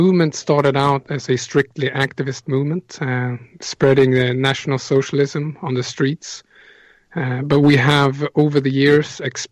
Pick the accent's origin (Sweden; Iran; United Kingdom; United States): Sweden; English is a second language; And I'm myself from Sweden